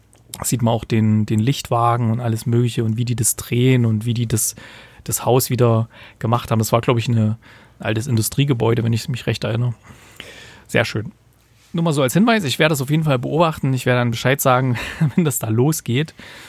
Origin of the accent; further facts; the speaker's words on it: Gera, Thuringia, Germany; ich bin ja, dadurch, dass ich in Gera aufgewachsen bin in Thüringen, bin ich immer noch so ein paar Facebook-Gruppen.